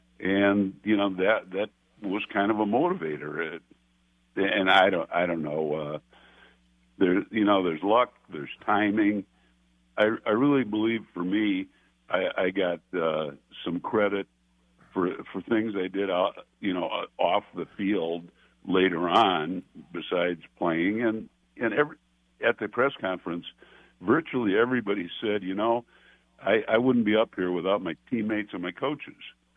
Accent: Minnesota, United States; a lot of Iowa people were very appreciative of knowing I came from Minnesota.

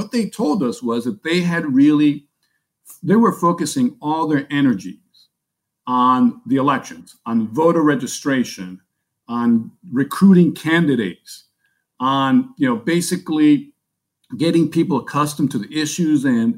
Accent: Miami, Florida, United States; I grew up in Miami, and I remember very much 40 years ago the Liberty City riots

